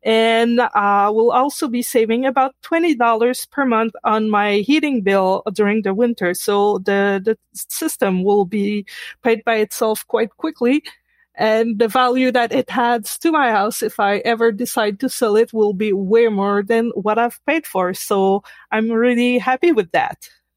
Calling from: Quebec, Canada; I'm calling from Quebec, Canada.

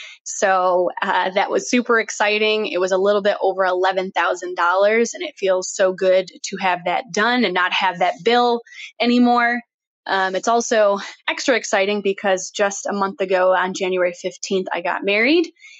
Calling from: Salt Lake City, Utah, United States; I'm calling from Salt Lake City, Utah

